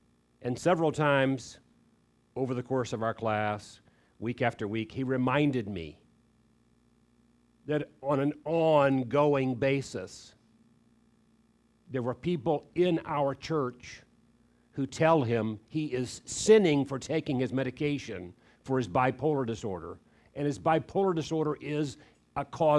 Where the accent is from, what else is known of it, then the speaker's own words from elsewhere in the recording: Florida, United States; Okay, I'll tell you why. Because I grew up in Florida.